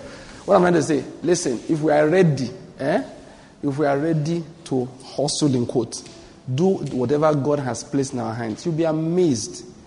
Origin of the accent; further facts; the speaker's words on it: Enugu, Enugu State, Nigeria; I said, no, I come from Enugu. That's rather far.